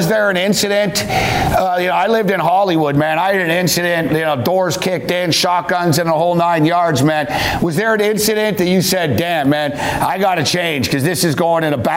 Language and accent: English; Montreal, Quebec, Canada; I grew up in Montreal in a neighborhood in which, man, you either did coke or sold coke or robbed houses or bought the stolen gear.